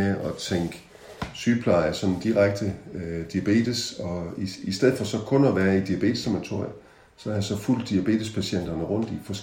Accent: Sønderborg, Region of Southern Denmark, Denmark; born there; Så det her er jo min fødeby, Sønderborg.

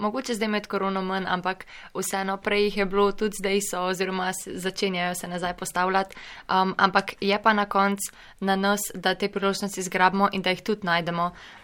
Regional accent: Ljubljana, Central Slovenia, Slovenia; ker sem iz Ljubljane in mislim študirati v Ljubljani

